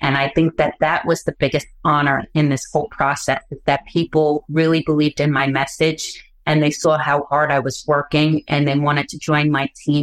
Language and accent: English; Bronx, New York, United States; I'm born and raised in the Bronx.